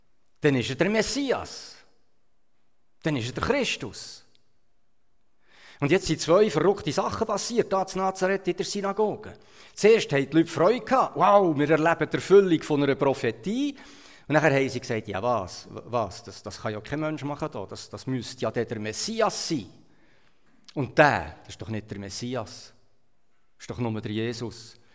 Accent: Switzerland; Wenn ich als Schweizer eine Israel-Reise mache, dann sehe ich kaum Berge.

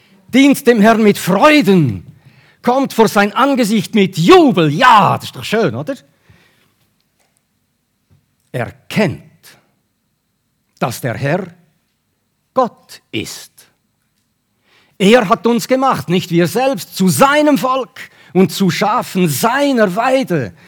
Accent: Switzerland; born there; Ich bin in der Schweiz geboren worden. Kann ich auch nichts dafür. Ich habe einen von den schönsten Flecken auf dieser Erde. Oder? Stell dir mal vor, wir haben Berge, die Alpen. Wir haben Hügel, der Jura. Wir haben das Mittelland mit Seen.

